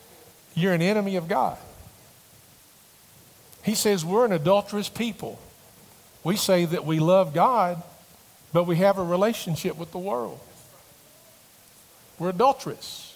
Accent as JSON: {"language": "English", "town": "Somersville", "country": "United States", "tie": "born or raised there", "said": "I said, I grew up in Somersville. And they go, Somersville? And they go, what part? And I mean, it's a town of about 500."}